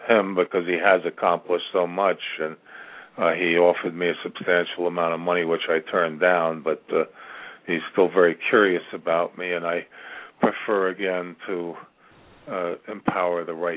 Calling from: Virginia, United States; I'm calling from Virginia.

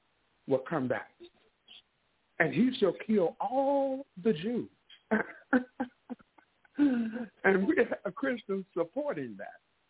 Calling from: St. Louis, Missouri, United States; calling me up from St. Louis, Missouri.

